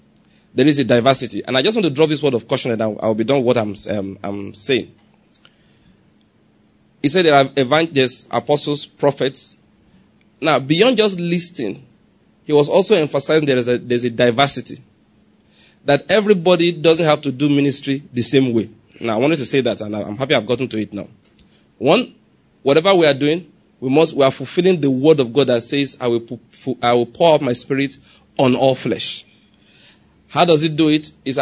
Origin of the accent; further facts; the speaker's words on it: Ondo, Nigeria; I'm from Ondo State anyway.